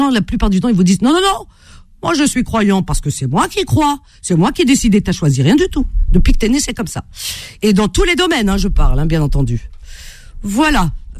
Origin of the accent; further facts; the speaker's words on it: Algeria; je suis une vraie Algérienne